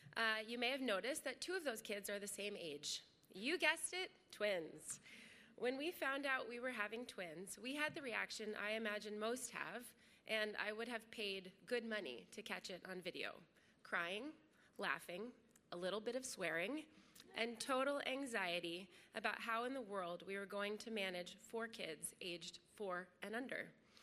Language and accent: English; Lafayette, California, United States; now in San Francisco, United States; I grew up in Lafayette and then went back east for college and graduate school.